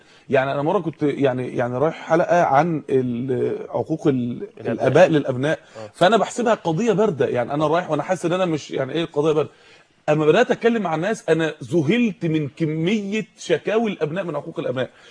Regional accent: Mansoura, Dakahlia, Egypt; الراجل اللي عندنا في المنصوره

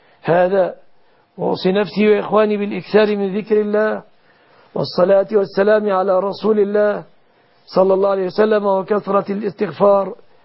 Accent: Egypt

